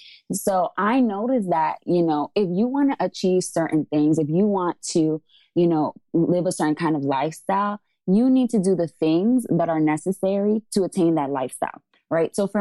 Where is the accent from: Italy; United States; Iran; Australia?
United States; Bronx, New York; I grew up in the South Bronx where, you know, a lot of the people that I grew up with were drug dealers, right?